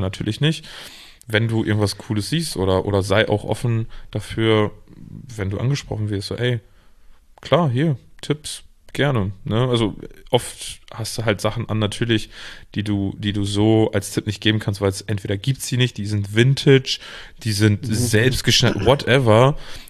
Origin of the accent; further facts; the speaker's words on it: North Rhine-Westphalia, Germany; Und ich komme aus dem Münsterland. Hier ist es das genaue Gegenteil der Fall.